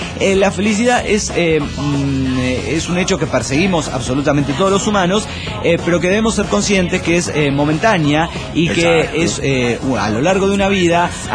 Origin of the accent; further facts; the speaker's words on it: Guadalajara, Jalisco, Mexico; Hola, soy el trailero de Guadalajara, Jalisco, México.